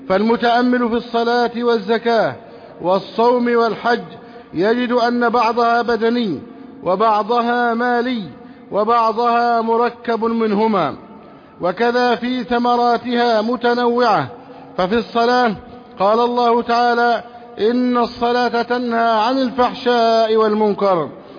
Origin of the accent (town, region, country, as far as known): Egypt